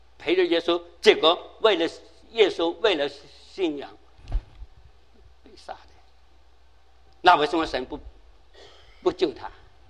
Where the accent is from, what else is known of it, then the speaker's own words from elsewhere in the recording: Guangzhou, Guangdong, China; 我就沾光了，我是广州来的